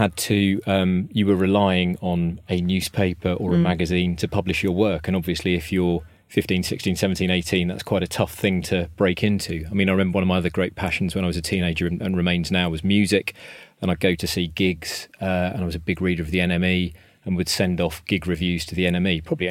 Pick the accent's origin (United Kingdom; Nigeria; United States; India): United Kingdom; Hythe, South East England; I was born and brought up in Kent, particularly down in Hythe and Folkestone, grammar school system down there.